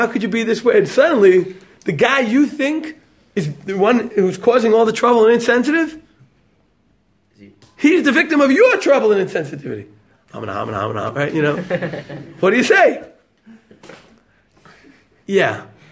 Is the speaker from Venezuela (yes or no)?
no; New York, United States; I'm from New York.